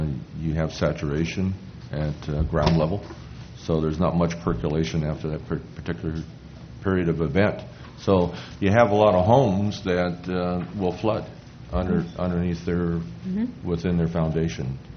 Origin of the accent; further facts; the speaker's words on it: Salinas, California, United States; and I'm from the Salinas area.